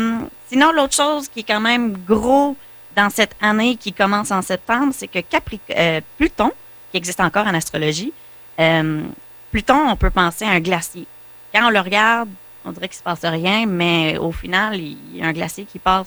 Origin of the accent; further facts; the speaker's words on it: Nicolet, Quebec, Canada; born there; Oui, ben en fait, je suis née à Nicolet. Mon bureau est encore à Nicolet. Et sinon, je suis résidente de Saint-Wenceslas.